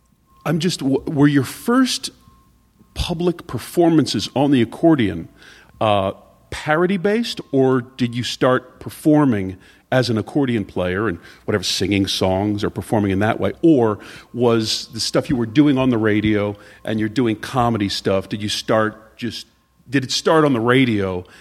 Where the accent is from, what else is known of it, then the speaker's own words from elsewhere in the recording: Pennsylvania, United States; I grew up in Pennsylvania, so we didn't really hear the accordion, that kind of music.